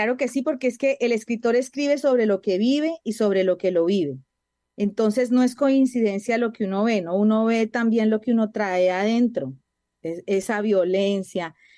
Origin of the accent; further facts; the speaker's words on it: Manta, Cundinamarca, Colombia; yo, a pesar de que estaba muy cerca de Bogotá, yo me crié en un pueblo que se llama Manta, Cundinamarca, que queda a 1.5 horas de Bogotá. Y estudié en un pueblo que se llama Villapinzón, en un internado, en una escuela normal, una escuela para profesoras.